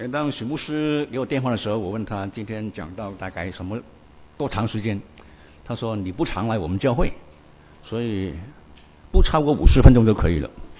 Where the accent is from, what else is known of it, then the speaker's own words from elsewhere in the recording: China; also born or lived in Beijing / Guangzhou; 我们大部分都从国内来的，我也是从国内来的。我曾经在北京住过一段时间，有差不多4年的时间，也在广州待了差不多3年多的时间。